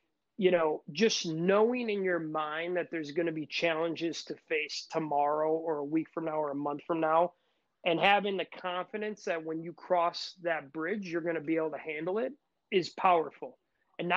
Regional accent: Milwaukee, Wisconsin, United States; growing up in the Brew City here in Milwaukee, Wisconsin, it's definitely part of the culture.

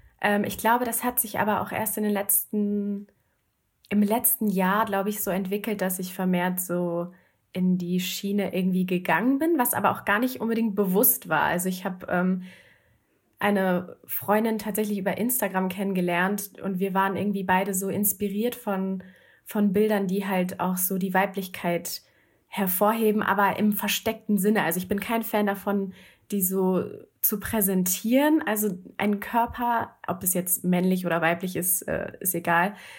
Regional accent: Lower Saxony, Germany; Ich bin 24, ich komme aus der Nähe von Hannover.

